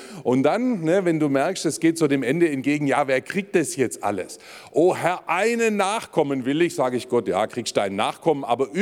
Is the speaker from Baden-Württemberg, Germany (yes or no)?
yes; Baden-Württemberg, Germany; Ich bin ja nebenan im Landkreis Calw geboren, von daher ist mir dieser Ort seit Kindheit vertraut, denn es war der Weg zur Autobahn hinaus aus unseren tiefen Schwarzwaldtälern.